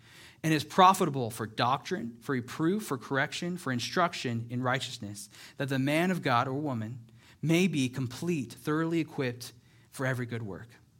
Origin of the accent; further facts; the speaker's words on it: California, United States; I'm from Northern California. A lot of woods up there.